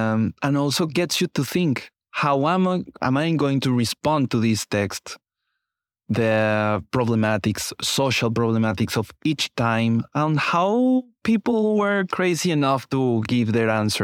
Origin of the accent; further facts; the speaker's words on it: Bogota, Bogotá Capital District, Colombia; English is a second language; now in Boston, United States; I am from Colombia, from Bogota. It is a beautiful city full of crowd noises. We don't have metro. We don't have the train.